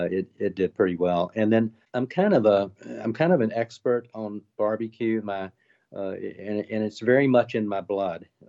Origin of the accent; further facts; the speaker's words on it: Atlanta, Georgia, United States; I'm a journalist from Atlanta.